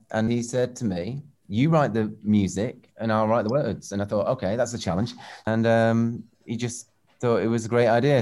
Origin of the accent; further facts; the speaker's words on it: Northwich, North West England, United Kingdom; I moved to London probably because, you know, of all, you know, music there and everything was going on there. And Manchester, I was radiated to from Northwich, Cheshire, you know.